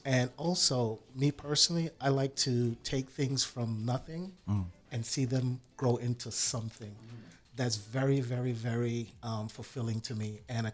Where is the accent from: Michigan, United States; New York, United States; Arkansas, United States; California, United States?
New York, United States; Queens; Growing up in Queens, New York was very interesting, and looking back was typical for an eight-year-old on the way up, growing up in that community.